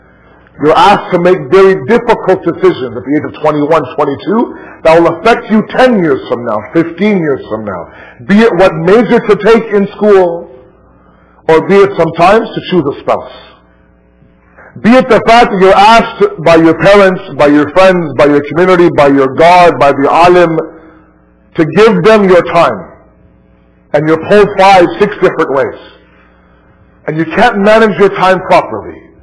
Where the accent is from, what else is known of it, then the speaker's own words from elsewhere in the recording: Canada; I know I'm Canadian, but what I'm speaking is English, inshallah.